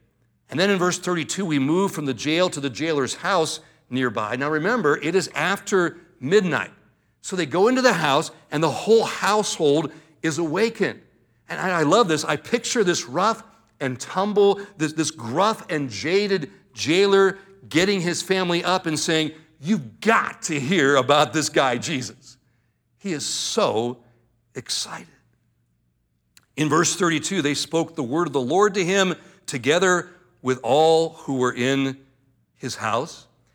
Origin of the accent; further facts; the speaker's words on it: California, United States; now in Boise, United States; It's the first time I've ever experienced an earthquake here in the Boise area. Now, I came from Southern California, where we had lots of different earthquakes at different times.